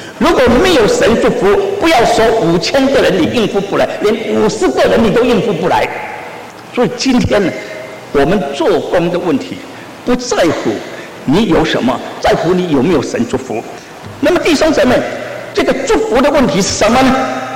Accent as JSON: {"language": "Chinese", "region": "Taipei", "country": "Taiwan", "said": "你把领事馆设在台北，你就是要替我们台北人办事"}